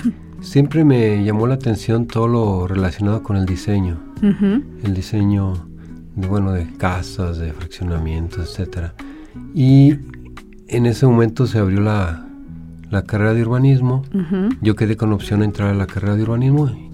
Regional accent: Aguascalientes, Mexico; Soy originario aquí de Aguascalientes

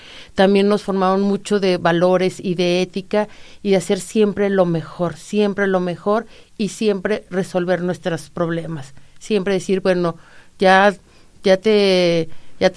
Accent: San Luis Potosí, Mexico; Soy de la orgullosa ciudad de San Luis Potosí. Ahí estudié mi carrera, estudié toda mi educación.

